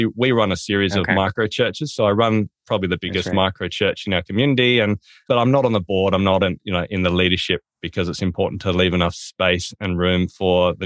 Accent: Australia; accent: Australian; So look, I'm from Australia. That's where the accent's from. I live in a place called Tasmania.

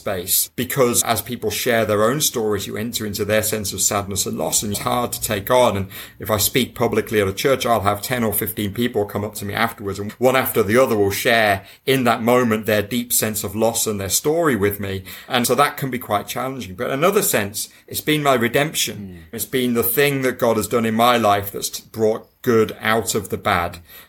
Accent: United Kingdom; You know, I'm British. We have a stiff upper lip.

